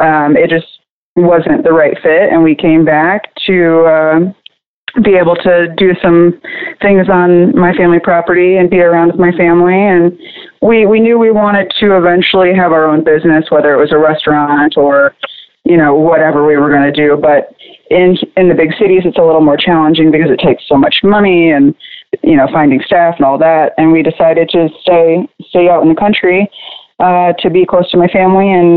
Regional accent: Michigan, United States; also born or lived in Texas; Sure. Well, I was born in Michigan. My mom was born and raised in Houston, and my dad is from Michigan. So my time growing up was spent divided kind of between the two.

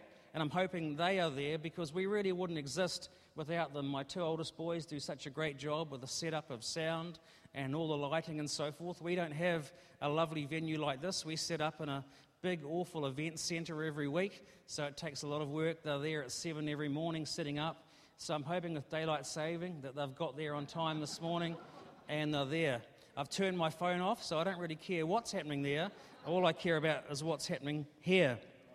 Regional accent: Hawke's Bay, New Zealand; now in Auckland, New Zealand; I was born and bred in Hawke's Bay and lived half my life there, so whilst I'm a proud Aucklander now, I do have a heartbeat that beats for the provinces

